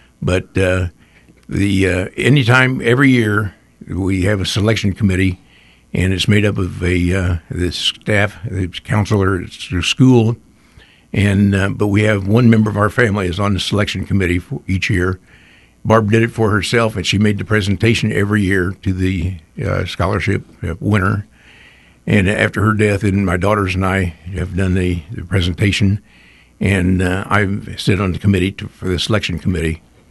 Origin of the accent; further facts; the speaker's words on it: Frankfort, Indiana, United States; We love Frankfort. I'm originally from Frankfort